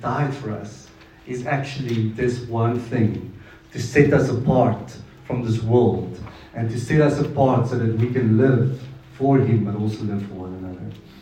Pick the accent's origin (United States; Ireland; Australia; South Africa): South Africa; Mossel Bay, Western Cape; now in Stellenbosch, South Africa; We are originally from Mossel Bay, actually, which is a little coastline in the Southern Cape. Beautiful place, love it. Lived there for about 8 to 9 years, and then we recently moved to Stellenbosch